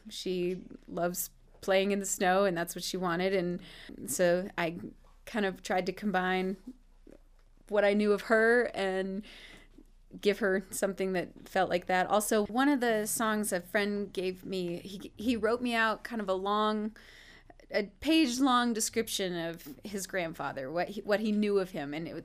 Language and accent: English; Vermont, United States; also born or lived in North Carolina; Well, I grew up going to bluegrass festivals with my folks. I'm from Vermont. I grew up in Vermont, and then I went to college down in North Carolina, in Chapel Hill, North Carolina.